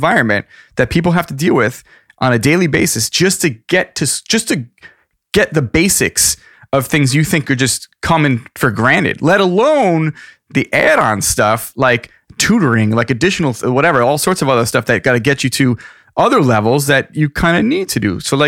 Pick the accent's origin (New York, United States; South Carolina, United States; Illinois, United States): New York, United States; I grew up in Suffolk County, very homogenous, non-diverse place. And then I moved to New York City and I lived in New York City most of my life.